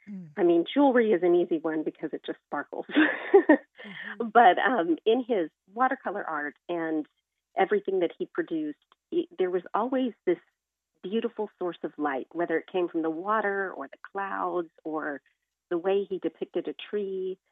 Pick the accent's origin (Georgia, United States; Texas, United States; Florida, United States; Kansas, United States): Texas, United States; Parker; I grew up in Parker, Texas, outside of the Dallas-Fort Worth area, in a small home with my family on 3 acres of land, and had just very humble beginnings.